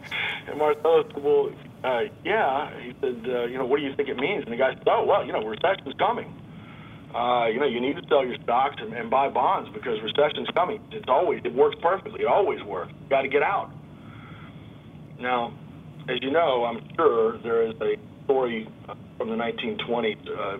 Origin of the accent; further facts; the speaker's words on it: the South, United States; Listen, I'm a Southerner, so you get stories with me, man.